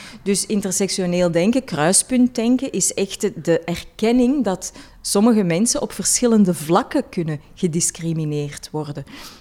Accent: Zelzate, East Flanders, Belgium; Ik kwam uit een dorp, ik kwam uit Celzaten of all places.

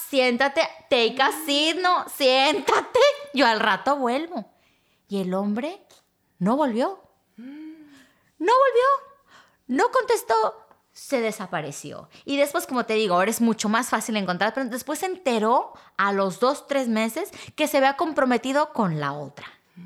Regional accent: Mexico; also born or lived in Boston; Y entonces, dentro de mi sistema de creencias como mexicana, estamos saliendo, eres mi novio, ¿no?

